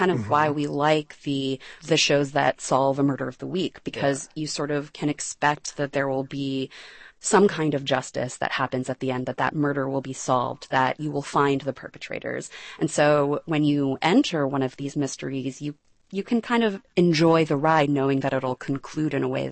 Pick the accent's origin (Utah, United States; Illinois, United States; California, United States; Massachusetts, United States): California, United States; I grew up in California, so I very much romanticize that image of East Coast fall